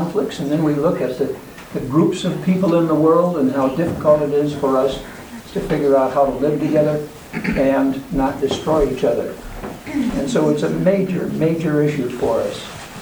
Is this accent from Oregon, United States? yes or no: yes; Portland, Oregon, United States; And I'm from Portland, Oregon, and work half-time as a parish pastor